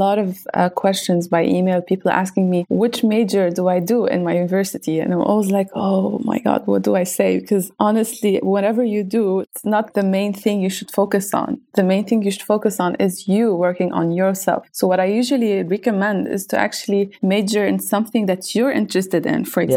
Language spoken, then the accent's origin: English; Lebanon; I come from Lebanon. I'm kind of a digital nomad, so I travel around the world